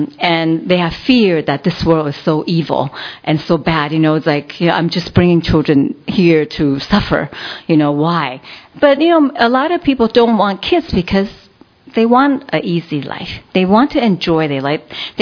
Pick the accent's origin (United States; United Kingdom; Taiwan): Taiwan; English is a second language; I think when I was growing up in Taiwan